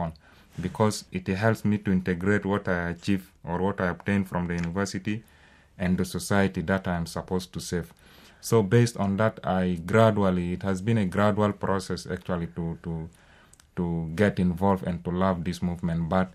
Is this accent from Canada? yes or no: no; South Sudan; English is a second language; I am from South Sudan, as already you put it. I was from Sudan, but last year I became a South Sudanese after the referendum.